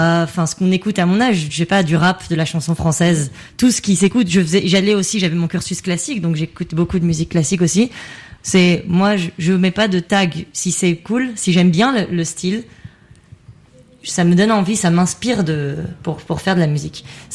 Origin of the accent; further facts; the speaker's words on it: Île-de-France, France; moi, j'ai grandi en France, en région parisienne, comme dirait … 100% française, 100% arménienne. J'écoutais de la musique arménienne dès mon plus jeune âge